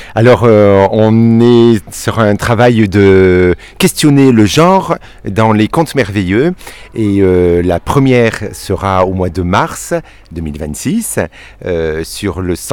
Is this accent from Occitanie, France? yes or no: yes; Perpignan, Occitanie, France; je suis de Perpignan, je suis du sud de la France.